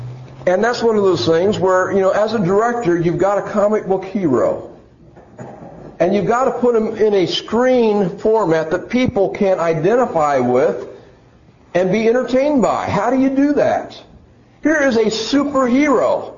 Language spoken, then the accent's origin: English; Pennsylvania, United States; I grew up in Pennsylvania. One of my favorite places to go was the battlefield at Gettysburg.